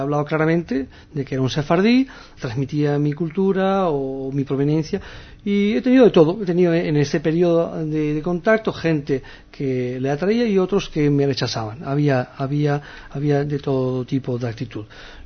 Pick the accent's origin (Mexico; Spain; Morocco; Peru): Morocco; Tangier, Tanger-Tetouan-Al Hoceima; al cerrar el colegio judío de Tánger, tuve que pasar a los estudios españoles en mi ciudad natal.